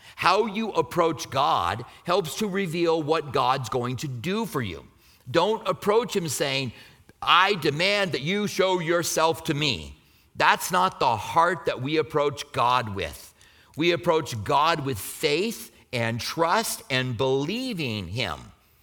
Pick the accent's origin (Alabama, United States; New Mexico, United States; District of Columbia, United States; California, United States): New Mexico, United States; Albuquerque; I grew up in Albuquerque, and there was a lake about 3 hours away from Albuquerque, maybe a little under that, Elephant Butte.